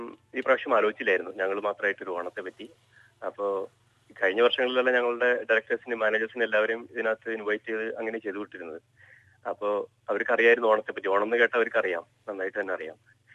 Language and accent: Malayalam; Kerala, India; ഞങ്ങൾ പുറമെ ഒരു ഹോള് ബുക്ക് ചെയ്ത് ഞങ്ങൾ മലയാളികൾ എല്ലാവരും കൂടി പുറമെ ഞങ്ങൾ ആഘോഷിക്കായിരുന്നു പതിവ്.